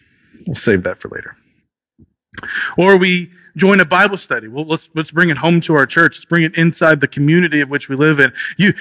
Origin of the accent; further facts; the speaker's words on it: United States; And trust me, I'm patriotic. I got an American hat in my car. Like I'm USA through and through.